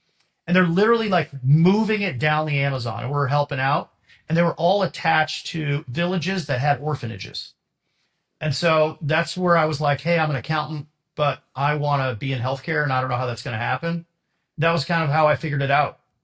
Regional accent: Netherlands; moved away as an adult; now in United States; Now it's my real name. I came from the Netherlands to the United States in 1993 and went to college.

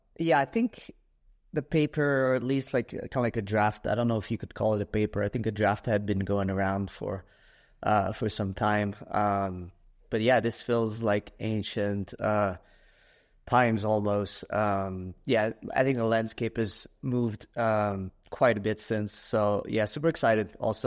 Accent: Quebec City, Quebec, Canada; I'm from Canada, small city. I mean, I'm from Quebec City, Canada.

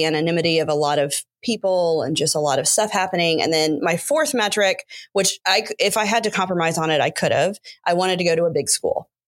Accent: South Carolina, United States; So I grew up in South Carolina and I had an absurd amount of in-state money, like so much in-state money.

